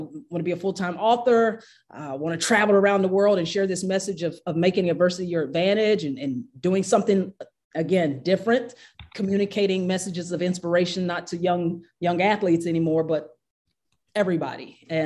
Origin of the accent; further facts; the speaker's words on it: High Point, North Carolina, United States; got a scholarship to play right near my hometown of High Point, North Carolina.